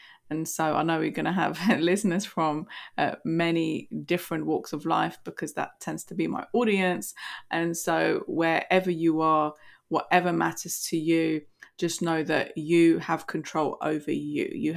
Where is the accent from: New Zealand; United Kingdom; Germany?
United Kingdom; London; also born or lived in Kurdistan, Iraq; now in United States; I was born in Kurdistan, Iraq. I was raised in London in the UK, and I now reside in the USA.